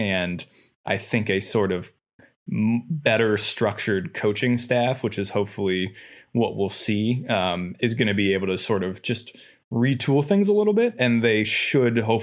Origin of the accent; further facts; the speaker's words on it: Cleveland, Ohio, United States; And he's like, oh, where are you from? I was like, oh, I'm from Cleveland.